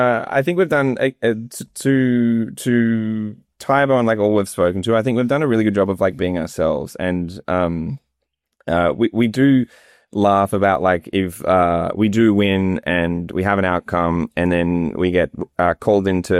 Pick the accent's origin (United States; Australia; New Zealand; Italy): Australia; Brisbane, Queensland; I'm from Brisbane.